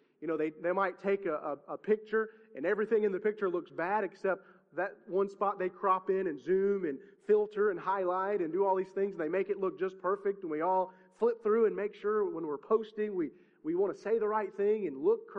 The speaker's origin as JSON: {"language": "English", "region": "the South", "country": "United States", "tie": "born or raised there", "said": "growing up in the South feels good to us"}